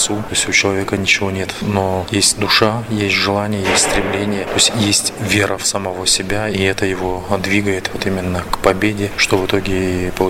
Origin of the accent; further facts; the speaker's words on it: Buryatia, Russia; я сам из Бурятии, вот, и Бурятия, ну, вот монгольская кровь, я скажу, что во мне есть.